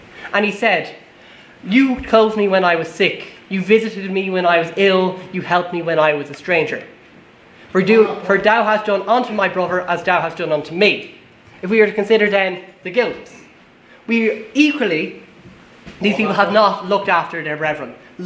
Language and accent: English; Ireland; Whether that be in my case, as an Irish citizen, we consider...